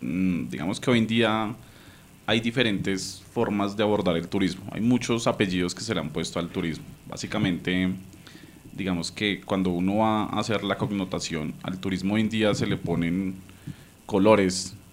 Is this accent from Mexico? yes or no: no; Colombia; como colombianos, siempre hemos escuchado que pasó algo en Armero